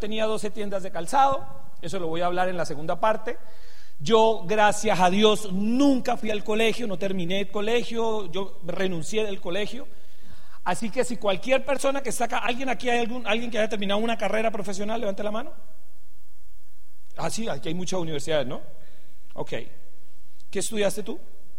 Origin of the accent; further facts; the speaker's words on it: Venezuela; Soy venezolano, tengo cédula venezolana.